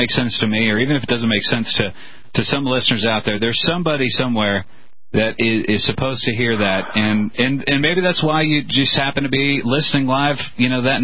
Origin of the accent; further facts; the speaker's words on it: Ireland; You know, I'm Irish. It's very difficult for me to just acquiesce with things.